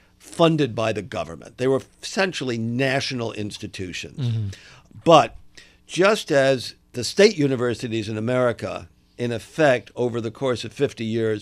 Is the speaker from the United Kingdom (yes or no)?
no; United States; So I got involved as an American who knew something about philanthropy.